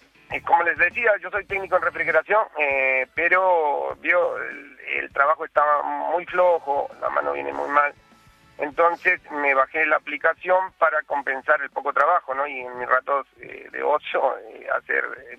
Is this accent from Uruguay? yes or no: no; Chiclayo, Lambayeque, Peru; now in Avellaneda, Argentina; De Chiclayo, una localidad de 800 kilómetros al norte de Lima.